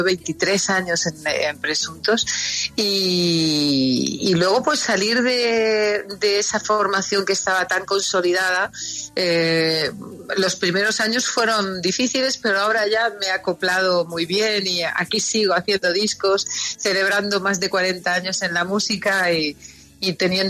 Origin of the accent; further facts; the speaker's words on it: Colombia; y ahí empecé yo a cantar y ella me puso de solista. O sea, imagínate lo importante que para mí es Colombia